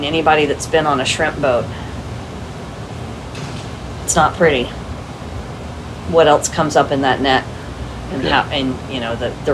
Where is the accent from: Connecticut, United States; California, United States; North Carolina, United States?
North Carolina, United States; Wrightsville Beach; I'm from an island off the coast of North Carolina called Wrightsville Beach. My father was a commercial shrimper and a charter boat captain. So I grew up definitely on the water, in the water. Moved to the Florida Keys and...